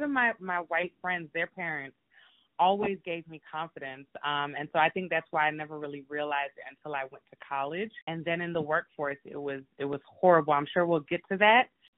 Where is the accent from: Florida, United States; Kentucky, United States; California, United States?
Florida, United States; Miami; I was born and raised in Miami. Growing up in Miami, I didn't really realize that there was a difference in being Black and being Hispanic and being white, Asian, or anything like that.